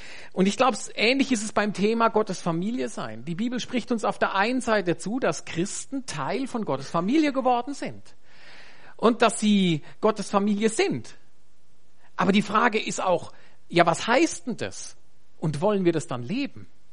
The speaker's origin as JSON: {"language": "German", "country": "Germany", "moved": "as an adult", "lives_now": "Switzerland", "said": "ich bin Deutscher. Ich habe 29 Jahre in Deutschland gelebt. Ich habe aber eine Schweizerin geheiratet, lebe seit 11 Jahren in der Schweiz, ein Jahr in Belgien, 29 Jahre in Deutschland."}